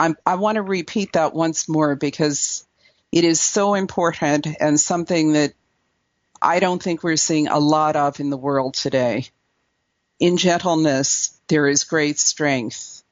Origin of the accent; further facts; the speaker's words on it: Newark, New Jersey, United States; I am of Welsh heritage, although if you go back far enough, my ancestors lived very close to the earth and in ways that were not very different from the ways that the Native people did in this country. I grew up in a 1.5-room apartment in Newark, New Jersey.